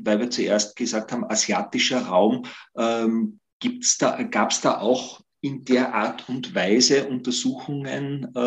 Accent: Austria; als Österreicher

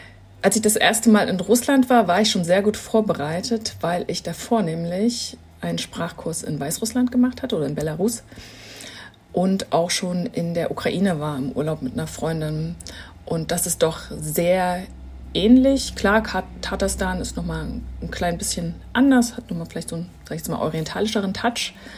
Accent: Jena, Thuringia, Germany; ich bin in Jena aufgewachsen, das heißt, hier ist es recht muckelig und ich bin auch sehr gut behütet aufgewachsen

